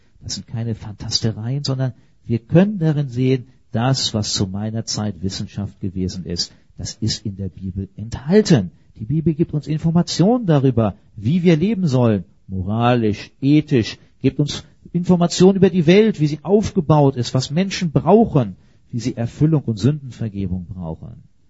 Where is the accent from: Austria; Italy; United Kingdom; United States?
United Kingdom; England; Also ich muss sagen, die Stühle sind besser als damals bei uns in England.